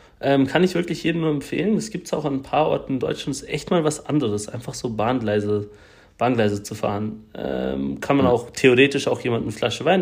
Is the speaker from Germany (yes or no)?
no; Switzerland; so als Schweizer